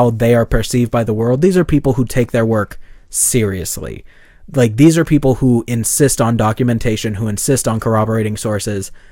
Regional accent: Boise, Idaho, United States; In case you didn't know, we're from Boise.

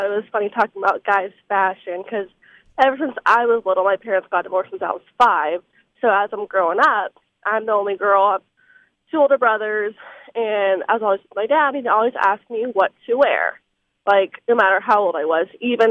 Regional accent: California, United States; Even my brothers, they'll send me pictures, because I'm from California.

